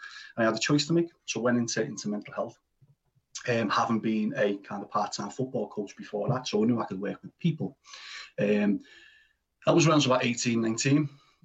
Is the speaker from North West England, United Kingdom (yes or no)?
yes; Liverpool, North West England, United Kingdom; My background is I'm from the Everton area of Liverpool, born and raised. Typical upbringing on a council estate there.